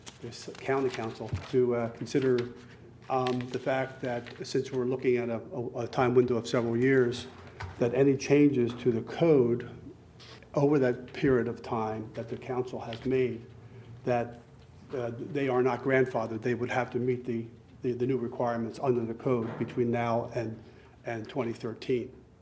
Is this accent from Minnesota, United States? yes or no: no; Bethany Beach, Delaware, United States; I'm from Bethany Beach, Delaware.